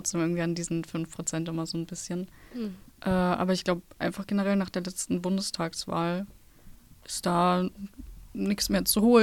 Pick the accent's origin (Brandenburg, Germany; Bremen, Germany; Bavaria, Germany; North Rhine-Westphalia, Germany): North Rhine-Westphalia, Germany; Duisburg; Bei uns in Duisburg haben die mehr Prozent als die FDP.